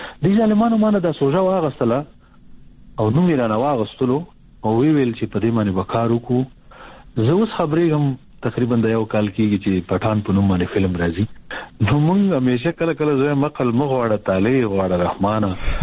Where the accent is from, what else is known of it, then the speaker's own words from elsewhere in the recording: Nangarhar, Afghanistan; now in Pakistan; زه خو په ننګرهار همیشه بهار کې زیږیدلې ما او د کامی ولسوالۍ ما، او بیا چې حالات بدل شول په هغه لومړیو کې چې مجاهدین راغلل او نو مون راکټ شولو پښتونخوا ته